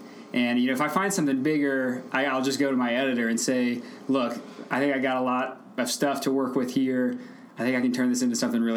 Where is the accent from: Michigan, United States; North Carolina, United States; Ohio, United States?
North Carolina, United States; I grew up in Stokes County.